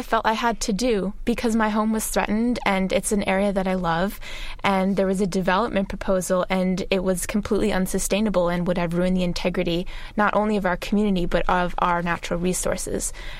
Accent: Maine, United States; I grew up in Maine, and that's where my heart and soul live.

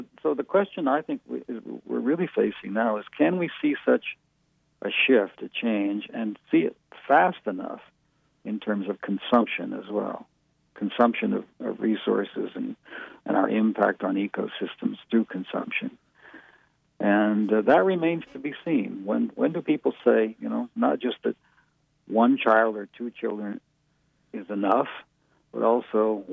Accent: California, United States; also born or lived in Great Plains; now in Oregon, United States; Well, I'm living in Oregon now, but I grew up in Southern California, Mojave Desert, and on the Great Plains. And so I've grown up all my life as a Westerner

